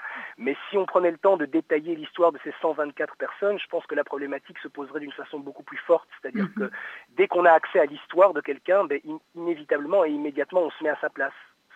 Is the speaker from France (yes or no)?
no; Belgium; nous sommes issus de l'immigration, mais depuis trois générations maintenant, donc nous sommes belges, nous vivons ici